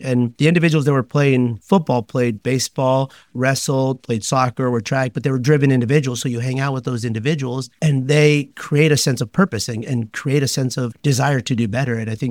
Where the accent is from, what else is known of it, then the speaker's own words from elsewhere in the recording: Azusa, California, United States; But growing up in Azusa, going to school and looking the way I did